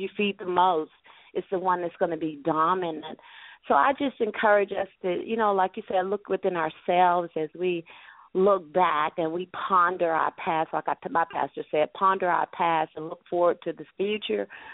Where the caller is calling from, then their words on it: Alabama, United States; I'm from Alabama.